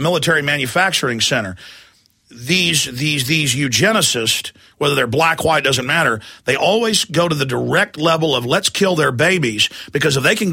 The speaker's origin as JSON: {"language": "English", "town": "Dallas", "region": "Texas", "country": "United States", "tie": "born or raised there", "said": "So, look, I'm a white guy. I mean, I grew up in Dallas, black friends, you know, whole nine yards."}